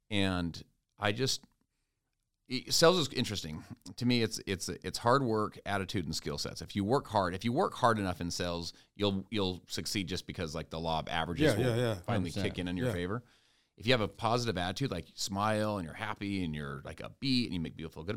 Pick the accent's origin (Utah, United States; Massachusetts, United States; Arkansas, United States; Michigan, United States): Utah, United States; Salt Lake City; I'm from Salt Lake City.